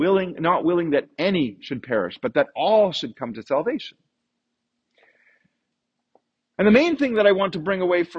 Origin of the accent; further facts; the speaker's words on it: Canada; I'm Canadian and therefore I like donuts and hockey.